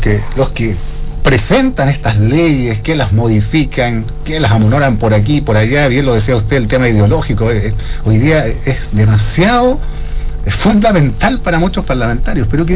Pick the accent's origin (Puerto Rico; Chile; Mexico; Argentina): Chile; como buen chileno, bien puesta la camiseta.